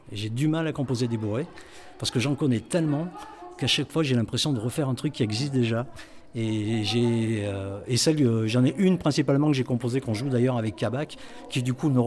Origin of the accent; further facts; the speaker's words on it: Salers, Auvergne-Rhône-Alpes, France; Je suis originaire de Salers, dans le Cantal.